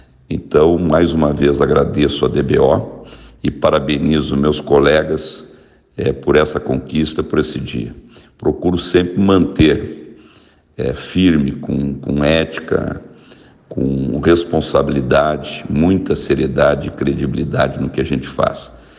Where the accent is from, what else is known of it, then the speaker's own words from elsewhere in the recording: Rio Grande do Sul, Brazil; acompanhando os leilões do Rio Grande do Sul, onde eu nasci, onde me criei